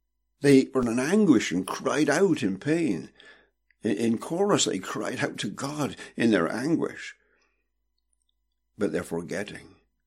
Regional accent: England, United Kingdom; born there; I was born in England in 1940, so I'm a child of the Second World War.

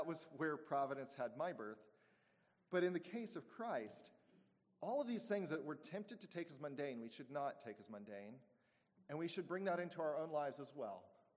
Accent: Denver, Colorado, United States; born there; I was born in October in Denver, Colorado, and it was unexpectedly very cold out.

